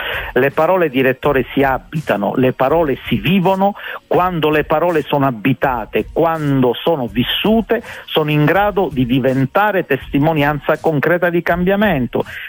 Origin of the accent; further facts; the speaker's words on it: Calabria, Italy; da calabrese verace un simbolo di rottura a queste latitudini. La Calabria può davvero cambiare.